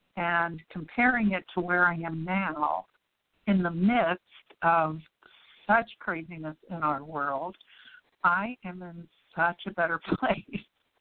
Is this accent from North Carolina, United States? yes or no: yes; Waxhaw, North Carolina, United States; I'm from the Marvin Waxhaw area of North Carolina, just south of Charlotte.